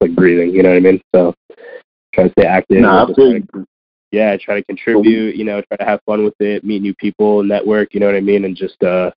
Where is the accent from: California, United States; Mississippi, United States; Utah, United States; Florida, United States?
Florida, United States; Miami; Obviously, I'm from Miami, but it's not New York